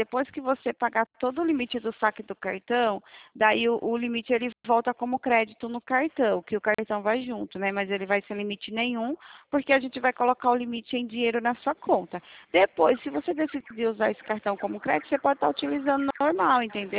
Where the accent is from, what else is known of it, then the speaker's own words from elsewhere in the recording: Piracicaba, São Paulo, Brazil; Sou de Piracicaba também.